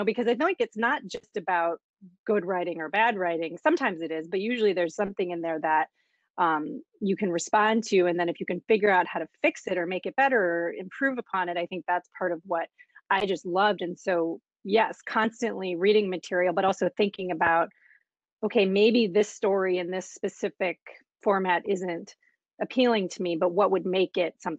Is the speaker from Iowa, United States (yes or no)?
yes; Iowa, United States; also born or lived in Massachusetts; I grew up in Iowa and Massachusetts, and I didn't know any filmmakers and had no idea what Los Angeles was like or if I could even go there.